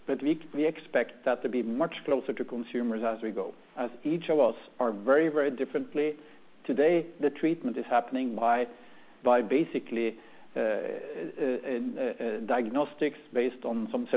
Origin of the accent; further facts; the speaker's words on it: Norway; my accent, I'm Norwegian. I run this business from Norway